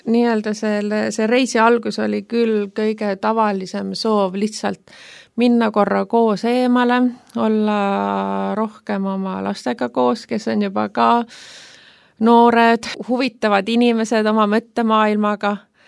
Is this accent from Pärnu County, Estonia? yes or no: no; Saare County, Estonia; Ja muidu ma olen pärit Saaremaalt